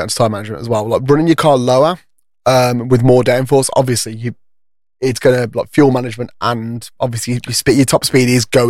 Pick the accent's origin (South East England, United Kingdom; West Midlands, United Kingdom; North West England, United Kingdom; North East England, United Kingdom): West Midlands, United Kingdom; Dudley; I'm from the Black Country, which is a real place. Check it out on Wikipedia.